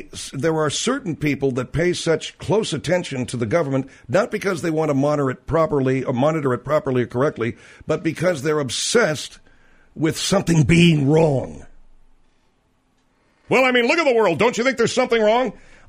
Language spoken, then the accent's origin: English; Arcadia, California, United States; I knew a couple of kids I grew up with in Arcadia that were definite casualties of hallucinogenics.